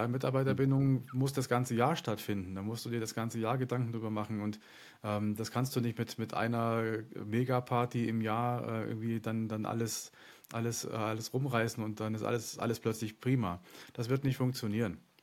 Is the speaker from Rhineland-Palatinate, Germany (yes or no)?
no; Bavaria, Germany; Jetzt kommen wir ja beide aus München oder zumindest ich aus der Region